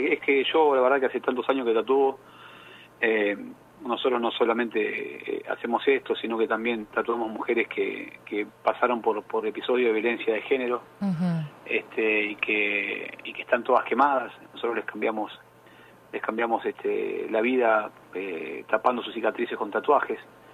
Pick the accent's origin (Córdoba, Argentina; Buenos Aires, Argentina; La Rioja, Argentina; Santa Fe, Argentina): Buenos Aires, Argentina; Bueno, yo soy originario acá de Buenos Aires, estoy actualmente resido acá en la ciudad de Buenos Aires.